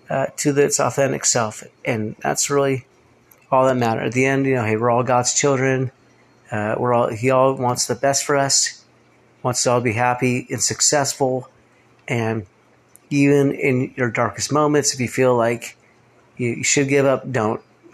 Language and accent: English; Utah, United States; also born or lived in Oregon; Just kidding, I'm from Utah and from Oregon, guys.